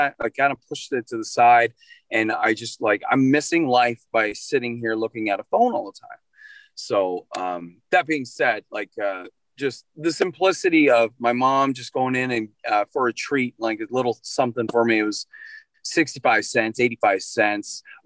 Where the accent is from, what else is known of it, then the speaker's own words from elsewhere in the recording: New Brunswick, Canada; I'm from New Brunswick, Canada. So if you look on a map, I'm right on the end. I'm close to the Atlantic Ocean. And it's a small province. There's not even a million people.